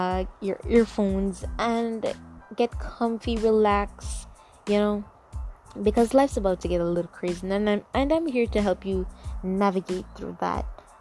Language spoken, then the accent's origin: English; Jamaica; I really want to talk about where I'm from. You know, Jamaica, growing up in Jamaica.